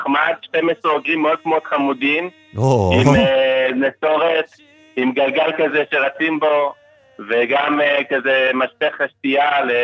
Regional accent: Rehovot, Central District, Israel; כן, אני מרחובות

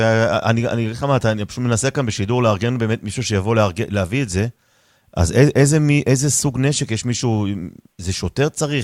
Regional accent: Bayit VeGan, Jerusalem District, Israel; כן, גדלתי בבית וגן, היום אני כבר לא שם.

